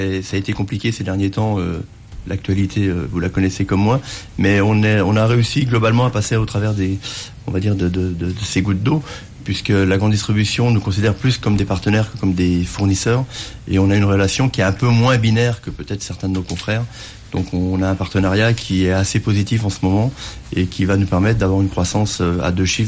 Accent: Bourgogne-Franche-Comté, France; Je suis issu de la Bourgogne, donc les vins bourguignons me touchent au cœur.

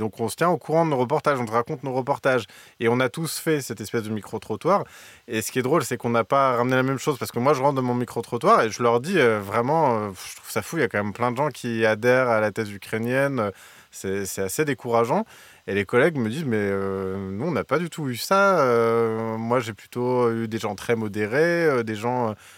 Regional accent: France; accent: French; Moi, je travaille tout seul avec mon accent français, je suis journaliste étranger.

